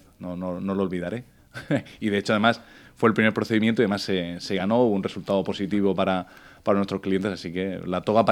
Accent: Torrevieja, Valencian Community, Spain; Pues vengo de Torrevieja, soy natal de Torrevieja

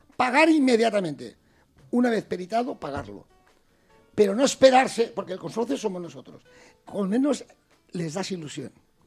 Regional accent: Chirivella, Valencian Community, Spain; born there; que yo nací en Chiribella, Canices, que yo vi cómo se hizo el río

